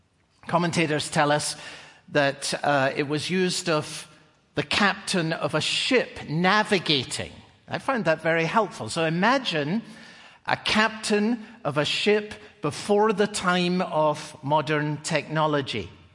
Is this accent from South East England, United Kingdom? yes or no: no; Scotland, United Kingdom; some words that we used to sing growing up in Scotland.